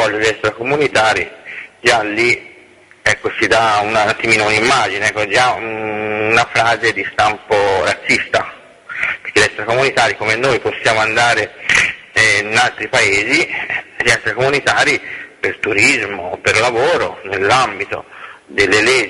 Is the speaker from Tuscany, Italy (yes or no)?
yes; Livorno, Tuscany, Italy; diciamo, io sono livornese, nessun pisano a Livorno